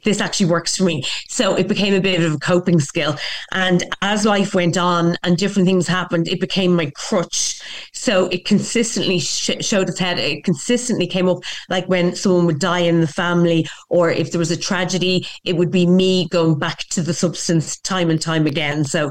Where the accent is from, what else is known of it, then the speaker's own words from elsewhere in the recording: Bray, Leinster, Ireland; So, okay, I'm from Bray in County Wicklow, and I was born into an alcoholic home.